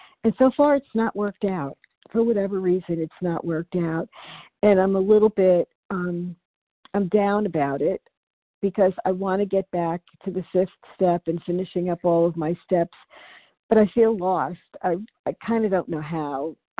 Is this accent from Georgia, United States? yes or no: no; New York City, New York, United States; I'm from New York City, but staying in Portland, Oregon with my son right now for a few weeks.